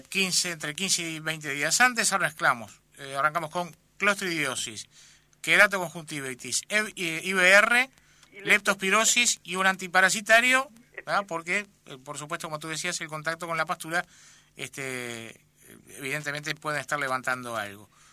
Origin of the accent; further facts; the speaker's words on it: Montevideo, Uruguay; Porque yo soy de Sayago, no del buceo, ¿vio?